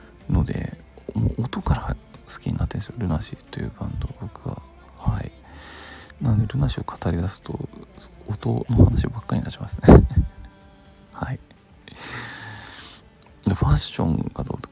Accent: Yokohama, Kanagawa, Japan; 地元横浜でライブをしてくださり

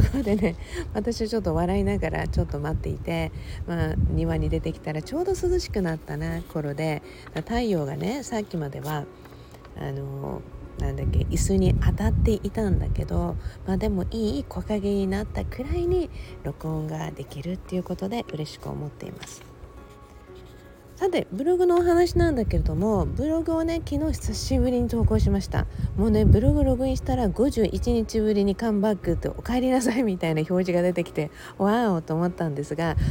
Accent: Okinawa, Japan; 私は地元沖縄を応援しようと思い

